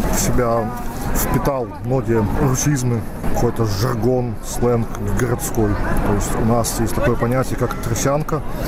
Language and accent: Russian; Minsk, Belarus; в Минске, например, в моем родном городе